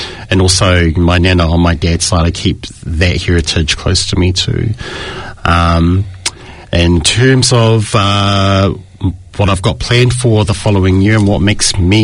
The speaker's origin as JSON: {"language": "English", "region": "Wellington", "country": "New Zealand", "tie": "born there", "lives_now": "Auckland, New Zealand", "said": "That's my cultural heritage. I was born in Wellington here in New Zealand. I shifted up to Auckland 8 years ago to pursue a career in flight attending. But I've always stayed true and basically stayed true and known to my Samoan roots."}